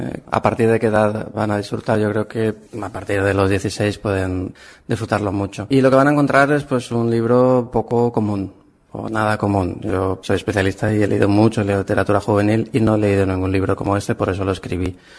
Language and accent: Spanish; Valencia, Valencian Community, Spain; Soy de Valencia, ciudad capital, entonces cuando fui a vivir a este pueblo me llamaba mucho la atención